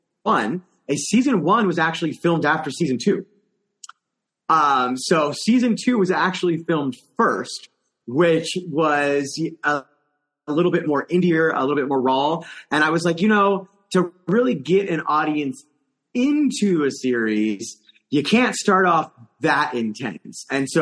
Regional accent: California, United States; I grew up in the East Bay in California, so San Francisco area.

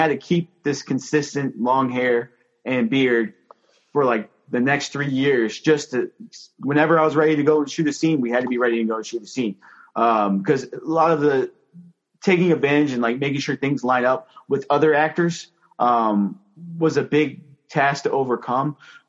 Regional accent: Virginia, United States; So I'm from the Northern Virginia area.

